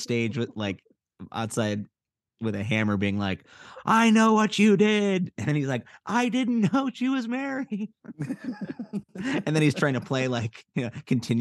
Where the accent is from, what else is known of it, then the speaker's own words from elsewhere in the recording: Evanston, Illinois, United States; June 9th, my hometown of Evanston, Illinois, at Space on the 10th